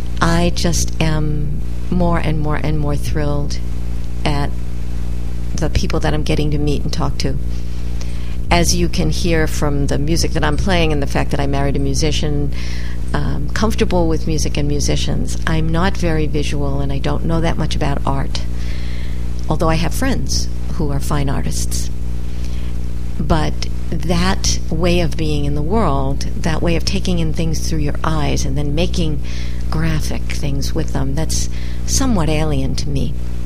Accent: New York, United States; I'm a New Yorker.

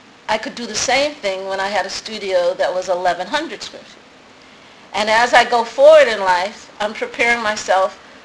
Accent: Malden, Massachusetts, United States; There was a church in Malden, Massachusetts, where I was a kid, called Emmanuel Baptist Church.

